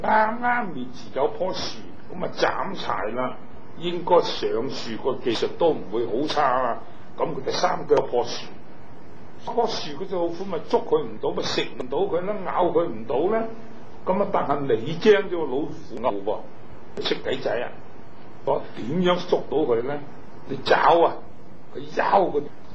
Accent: China; 我哋系中国人

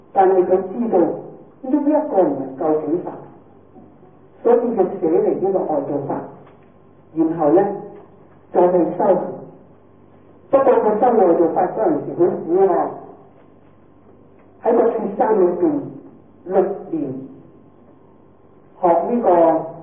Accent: China; 但係因為我哋中國人咧就喜歡精簡

